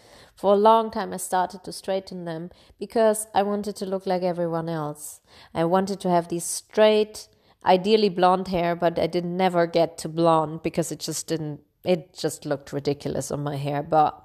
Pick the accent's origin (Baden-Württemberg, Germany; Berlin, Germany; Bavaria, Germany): Bavaria, Germany; I grew up in Bavaria, in Germany, and as one of the only like foreigners in this region.